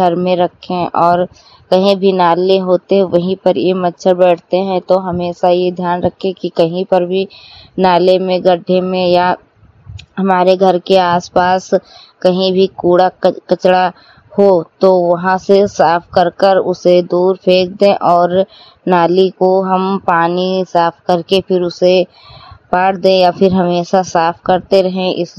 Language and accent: Hindi; Shravasti, Uttar Pradesh, India; मैं हरिहरपुर गांव जिला सरावस्ती की रहने वाली हूँ।